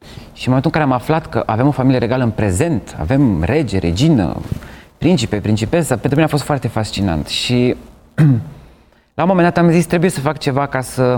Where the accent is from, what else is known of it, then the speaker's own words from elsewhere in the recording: Bacău, Bacău County, Romania; Liceul de Artă din Bacău, de unde sunt eu